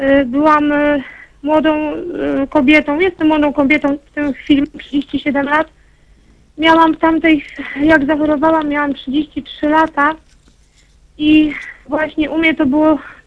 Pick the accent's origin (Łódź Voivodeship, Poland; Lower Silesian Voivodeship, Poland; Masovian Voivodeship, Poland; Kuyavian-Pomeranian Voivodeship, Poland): Kuyavian-Pomeranian Voivodeship, Poland; Łożynek; Tak, ja jestem z Łożynka, niedaleko od Torunia.